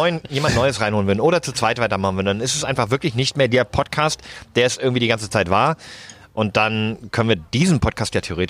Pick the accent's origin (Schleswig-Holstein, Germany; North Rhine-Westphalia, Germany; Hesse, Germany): Schleswig-Holstein, Germany; Schleswig-Holsteiner Bier, wo ich herkomme.